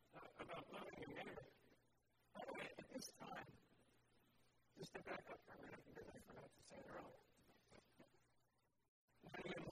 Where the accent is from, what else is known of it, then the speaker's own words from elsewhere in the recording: Brooklyn, New York, United States; I grew up in Brooklyn, New York, and I didn't teach these principles on the street.